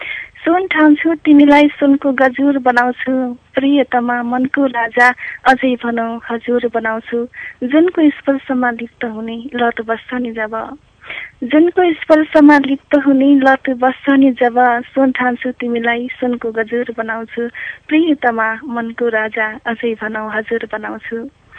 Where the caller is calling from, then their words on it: Musikot, Karnali Province, Nepal; रुकुमको मुस्सीकोट नगरपालिकाबाट।